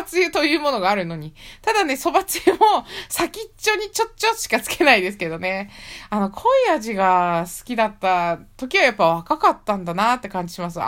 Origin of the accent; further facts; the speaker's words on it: near Tohoku, Japan; 私田舎の方ね、東北に近い方の出身なので